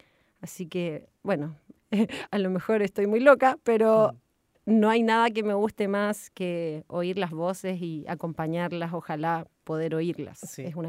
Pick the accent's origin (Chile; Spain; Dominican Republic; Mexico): Chile; San Sebastián, Valparaíso; born there; Yo nací en San Sebastián, que pertenece a la hermosa comuna de Cartagena y al hermoso la hermosa provincia de San Antonio.